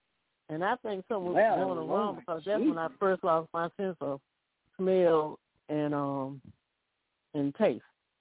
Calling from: Alabama, United States; from Alabama.

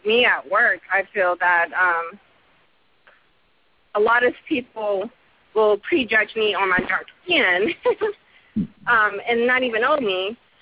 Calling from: Texas, United States; I'm calling from Texas.

